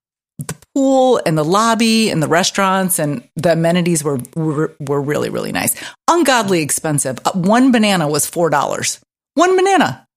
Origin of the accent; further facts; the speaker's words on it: Indiana, United States; Hey, I'm from Indiana.